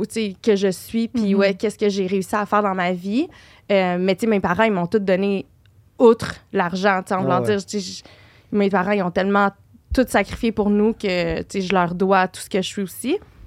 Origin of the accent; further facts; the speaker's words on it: Montreal, Quebec, Canada; also born or lived in Candiac; Parce que j'ai grandi à Montréal.